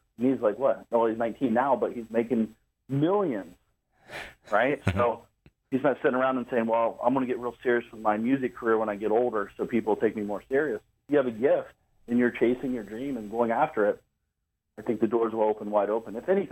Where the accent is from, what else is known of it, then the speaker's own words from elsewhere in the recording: Columbus, Ohio, United States; I'm from Columbus, Ohio area.